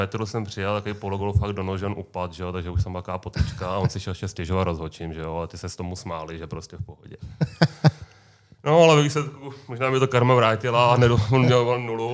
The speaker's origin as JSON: {"language": "Czech", "town": "Plzeň", "region": "Plzeň Region", "country": "Czechia", "said": "Ne, my jsme z Plzně"}